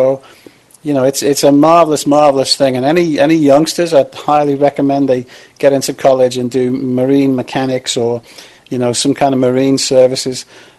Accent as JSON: {"language": "English", "region": "England", "country": "United Kingdom", "moved": "yes", "said": "I mean, I'm English, so, you know, I spent years in England freezing cold, you know."}